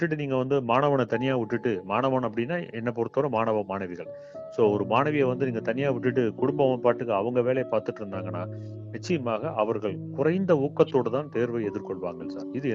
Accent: Rasipuram, Tamil Nadu, India; நான் என்னுடைய ஊர் ராசிபுரம், என்னுடைய சொந்த ஊர் நாமக்கல் மாவட்டத்தில்

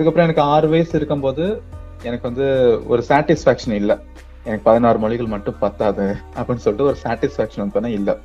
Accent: Tamil Nadu, India; now in Chennai, India; என்னோட சொந்த ஊர் பார்த்தீங்கன்னா ராமநாதபுரத்தில் வந்து அபிராமன் சொல்ற ஒரு கிராமம். பட் இப்போ வந்து நான் சென்னையில் வந்து வசிக்கிறேன், சென்னையில வந்து செட்டில் ஆகிட்டோம்.

